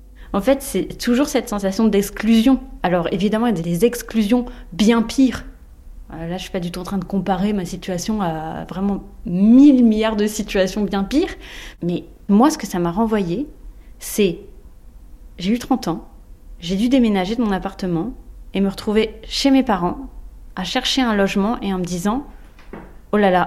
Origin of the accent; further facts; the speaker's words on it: Le Pré-Saint-Gervais, Île-de-France, France; le Pré Saint-Gervais, c'est ma ville natale. Non, c'est ma ville d'enfance. C'est la ville dans laquelle mes parents vivent.